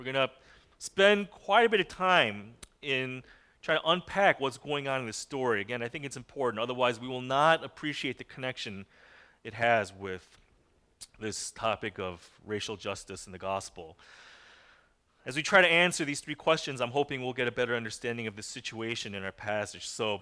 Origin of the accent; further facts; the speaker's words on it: United States; born there; I am Korean American. And so that means I have eaten a special rice cake soup on New Year's Day almost without fail ever since I've been a kid. That's just something I've always done. And I was born here. I can't even speak Korean that well